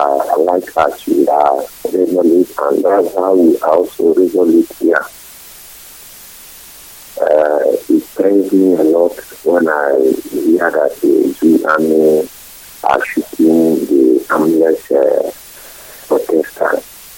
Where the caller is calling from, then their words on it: Lagos, Nigeria; I'm calling from Lagos.